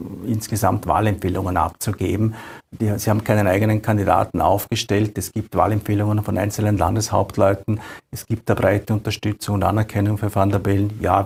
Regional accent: Vorarlberg, Austria; Ich komme aus Vorarlberg, wo das auch sozusagen praktiziert wird.

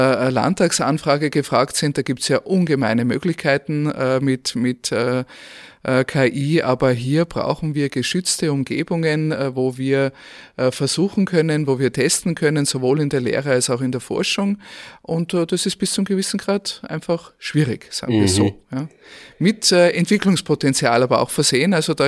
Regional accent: Austria; now in Germany; meinem Heimatland Österreich

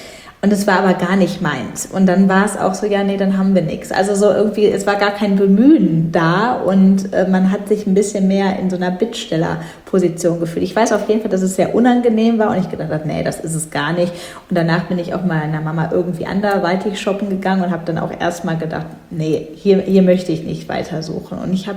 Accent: North Rhine-Westphalia, Germany; Ich komme ja ich komme selbst nicht direkt aus Düsseldorf, aber in der Nähe von Düsseldorf.

